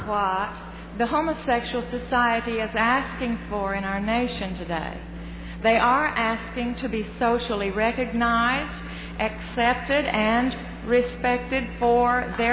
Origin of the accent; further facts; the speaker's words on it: Oklahoma, United States; from Oklahoma.